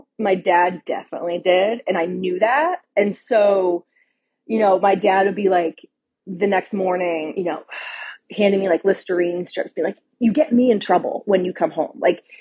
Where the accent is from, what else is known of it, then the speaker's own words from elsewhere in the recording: New England, United States; Well, so I'm from New England. I'm from a really small town in New England.